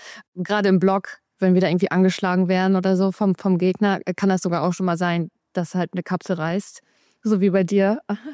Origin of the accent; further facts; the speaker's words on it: Emlichheim, Lower Saxony, Germany; Ich bin in Emlichheim groß geworden, das ist in der Grafschaft Bentheim in Niedersachsen an der holländischen Grenze